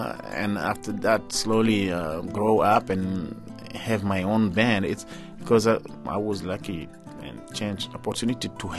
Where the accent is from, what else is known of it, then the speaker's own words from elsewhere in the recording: Mali; English is a second language; I grew up in Mali normally, like with mother and father around me and a lot of brothers and sisters.